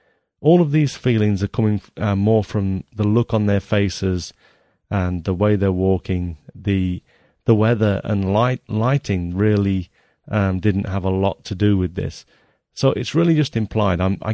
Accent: East Midlands, United Kingdom; was shot way back in 1992 in Nottingham, near my hometown in England.

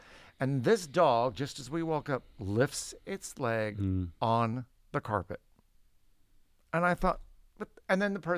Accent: Woodland Hills, California, United States; So I was telling, you know, I grew up in Woodland Hills

